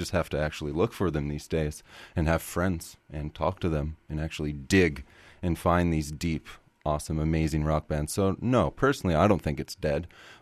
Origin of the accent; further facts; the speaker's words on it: Canada; I am from Canada, so I'm unaware of these things.